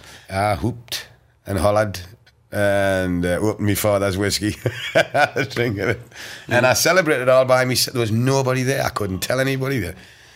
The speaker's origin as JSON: {"language": "English", "town": "Newcastle", "region": "North East England", "country": "United Kingdom", "said": "Newcastle brown ale, where I come from. And I felt really comfortable straight away because they knew I was from Newcastle"}